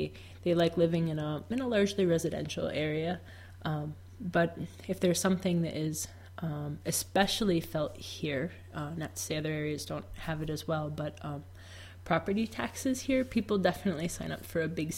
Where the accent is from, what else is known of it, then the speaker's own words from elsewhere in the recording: Illinois, United States; also born or lived in Arlington Heights / Schaumburg / Wheaton; So I was born in Arlington Heights, Illinois, the northwest suburbs. Moved to Schaumburg, moved to Wheaton, and now my parents live in Barrington